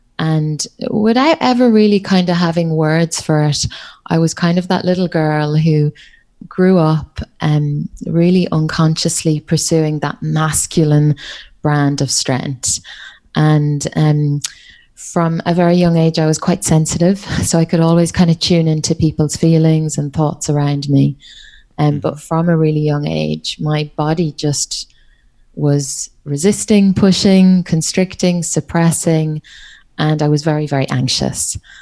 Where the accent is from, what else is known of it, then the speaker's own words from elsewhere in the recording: Ireland; accent: Irish; now in Australia; I'm Irish, but yeah, my accent is hard to pick up because I've been living in Australia. Gosh, I think it's coming up on maybe 14 years now.